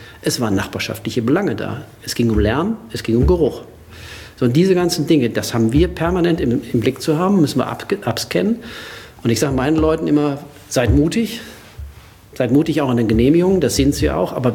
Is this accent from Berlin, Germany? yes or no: no; North Rhine-Westphalia, Germany; Im Sauerland, in meiner Heimatstadt, da gibt es Netzwerk.